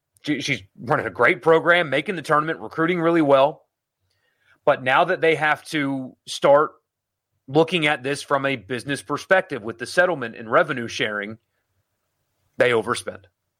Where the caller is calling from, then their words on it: Australia; As an Australian listening from Australia, how do we all deal with the anticipation of the season?